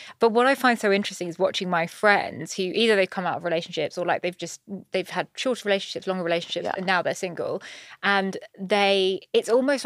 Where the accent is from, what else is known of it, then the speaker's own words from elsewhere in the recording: Brighton, South East England, United Kingdom; I grew up in Brighton, so like very early on, it was like, well, I just presumed everyone was gay or bisexual.